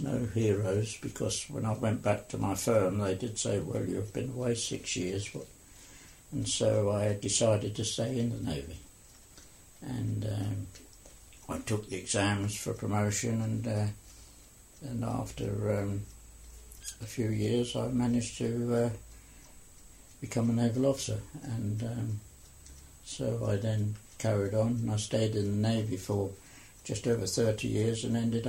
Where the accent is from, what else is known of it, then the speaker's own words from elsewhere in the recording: Ilford, London, United Kingdom; also born or lived in Peckham; Well, yes, I was born in Peckham in London in 1921, and then we moved out to Essex and when I was four, and I spent most of my young life and teenage years in Ilford.